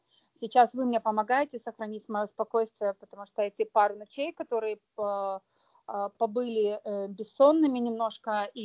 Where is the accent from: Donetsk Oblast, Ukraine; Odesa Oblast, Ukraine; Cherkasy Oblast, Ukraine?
Odesa Oblast, Ukraine; Odesa; now in United States; я созависимая, и я сегодня живу в Техасе, вообще я одесситка